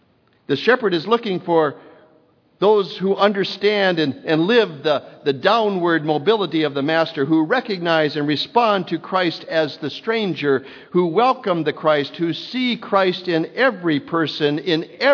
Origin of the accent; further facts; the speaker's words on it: Williston, North Dakota, United States; As you heard from Pastor Will, I grew up in Williston, North Dakota.